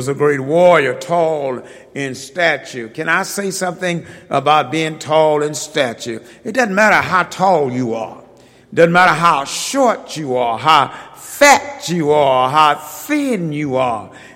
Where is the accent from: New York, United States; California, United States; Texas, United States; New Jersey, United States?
Texas, United States; Dallas; When I grew up in South Dallas, there were men who used to sit outside the barber shop.